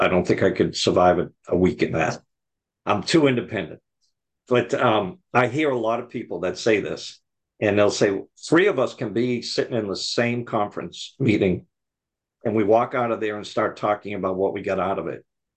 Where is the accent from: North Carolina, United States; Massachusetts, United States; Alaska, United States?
Massachusetts, United States; Boston; I grew up in Boston, okay?